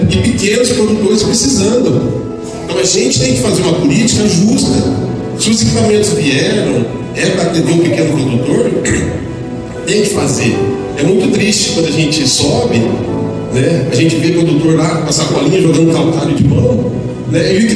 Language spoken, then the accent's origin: Portuguese; Rolândia, Paraná, Brazil; Mas eu nasci aqui em Rolândia, nasci nesse hospital. Minha família está aqui, eu vou viver a vida inteira aqui.